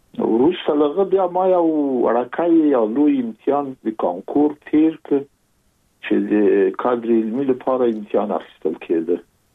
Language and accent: Pashto; Kabul, Afghanistan; زه زېږېدلی په کابل کې یم. د کابل په چاردی کې ګزرګاه پله ته ورڅېرمه، او کلی د شکلا خان کلا. هلته زه زېږېدلی یم، خو یو درې یا څلور کاله وروسته زما کورنۍ بیا د مراد خان ته کډه شوې ده، چې هلته د پدري کلا ده.